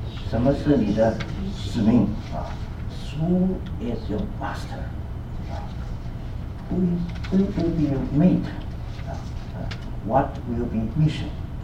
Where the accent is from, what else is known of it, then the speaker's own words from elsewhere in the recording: China; 我们中国人也是说叫做子不知子不教什么父之过，对不对？